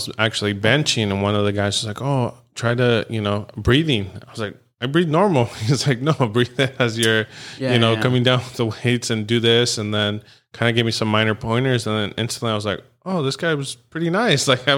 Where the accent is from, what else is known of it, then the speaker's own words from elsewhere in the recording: California, United States; Like, me being from, you know, born and raised in Orange County, I was like, oh yeah, we're close to everything.